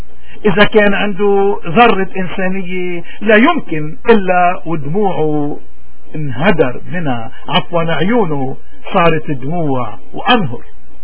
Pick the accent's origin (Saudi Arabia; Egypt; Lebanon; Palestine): Lebanon; طيب نحن كلبنانيين لأنت بدنا نضلنا غنم ولأنت بدنا نضلنا رابطين رقابنا بمصيرنا ببلدنا